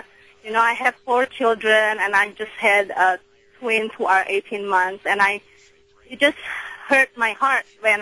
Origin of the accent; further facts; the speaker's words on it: Indonesia; I'm from Indonesia, but I was always a Christian, but I didn't live in the rich area like Obama. I was actually living in the slum. But, you know, it's an American dream, and I live here now.